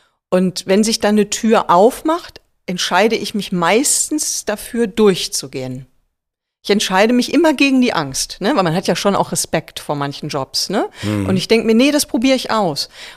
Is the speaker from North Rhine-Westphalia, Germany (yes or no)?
yes; Essen, North Rhine-Westphalia, Germany; Ich bin in Steele geboren und in Krai aufgewachsen.